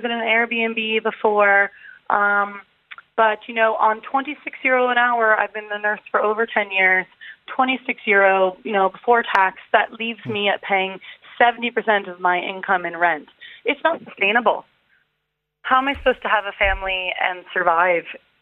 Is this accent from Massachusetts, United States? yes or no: no; San Francisco, California, United States; now in Dublin, Ireland; I'm from San Francisco, and the same companies that have now, refused...